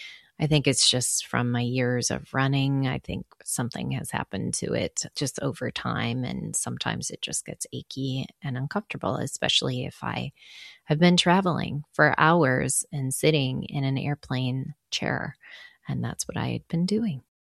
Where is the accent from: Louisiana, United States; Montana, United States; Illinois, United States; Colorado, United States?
Illinois, United States; Chicago; I'm from Chicago. It's all flat there.